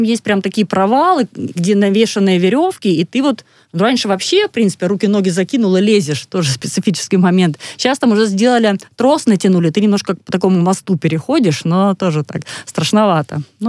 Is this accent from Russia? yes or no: yes; Pyatigorsk, Stavropol Krai, Russia; Я сама из Пятигорска, поэтому я там рядышком жила раньше.